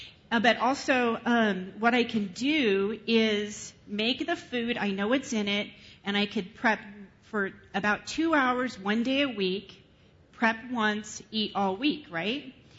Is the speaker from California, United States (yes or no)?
yes; California, United States; now in New Mexico, United States; I know I'm in New Mexico. I'm not from here. I'm from California